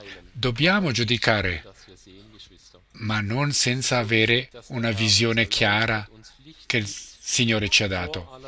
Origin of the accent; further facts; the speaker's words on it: Romania; also born or lived in Germany; now in Switzerland; Io sono cresciuto in Romania, ho vissuto in Svizzera, adesso in Germania, adesso vivo in Svizzera.